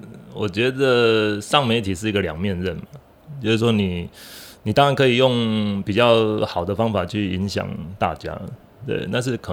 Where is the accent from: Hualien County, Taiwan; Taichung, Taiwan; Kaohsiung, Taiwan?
Hualien County, Taiwan; 其实我们花莲人对地震是没有感觉